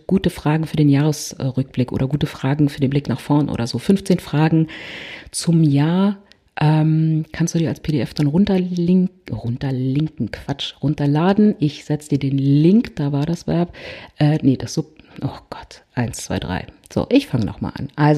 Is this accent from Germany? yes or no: yes; Berlin, Germany; Da merkt man wieder, ja, ich komme aus Berlin.